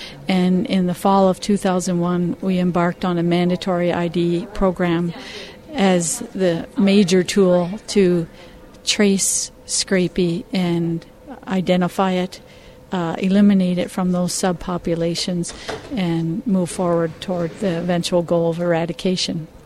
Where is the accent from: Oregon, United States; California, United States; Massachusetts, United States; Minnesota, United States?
Minnesota, United States; and I am from Minnesota.